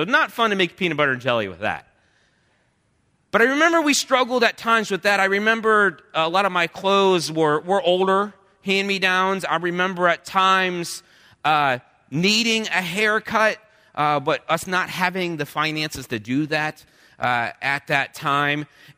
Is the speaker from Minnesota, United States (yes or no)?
no; Iowa, United States; born there; also born or lived in West Virginia; I was born in Iowa, but my dad had got transferred for work and got transferred over to Parkersburg, West Virginia.